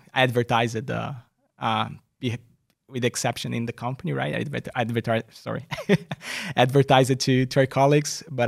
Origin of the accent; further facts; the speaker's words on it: Brazil; I was born in Brazil, I didn't tell anybody that yet, but I was born in Brazil and Brazilian.